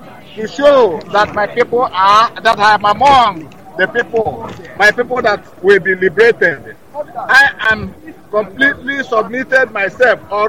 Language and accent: English; Itu, Imo, Nigeria; now in Italy; I came from Itu. Itu is in Ezinite. Ezinite is in Biafra land.